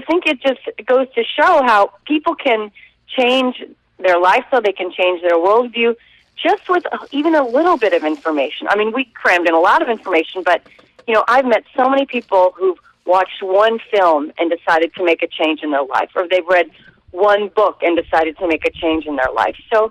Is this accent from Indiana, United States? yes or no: yes; Evansville, Indiana, United States; We played in my hometown of Evansville, Indiana. And, you know, there aren't any vegans in Evansville, or there are very few.